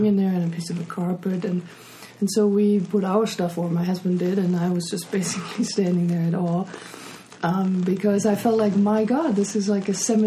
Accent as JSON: {"language": "English", "country": "Germany", "tie": "born or raised there", "said": "And I grew up in Germany, as I said, where we recycle most of our garbage."}